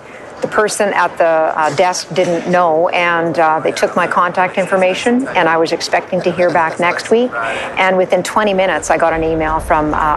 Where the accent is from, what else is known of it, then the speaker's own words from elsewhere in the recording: Saskatchewan, Canada; I'm from Western Canada. I hail from a province called Saskatchewan.